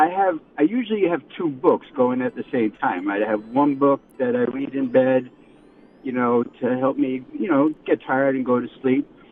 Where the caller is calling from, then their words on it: Rockaway, New York, United States; I'm calling from Rockaway, New York.